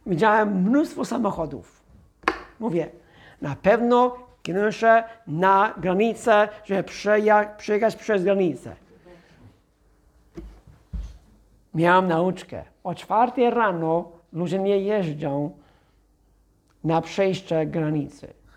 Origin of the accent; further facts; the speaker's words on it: Texas, United States; Jestem z Teksasu. Lubimy bardzo przestronne drogi. Nasze ulice osiedlowe wyglądają jak autostrady w Polsce, nie? Takie szerokie!